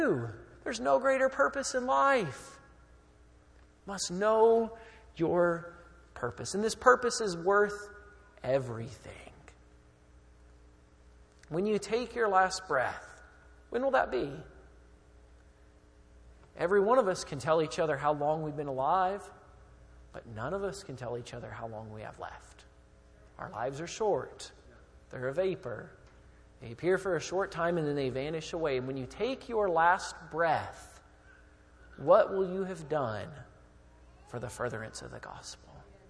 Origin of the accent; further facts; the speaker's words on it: United States; I'm an American. We're all Americans here. We like our freedom.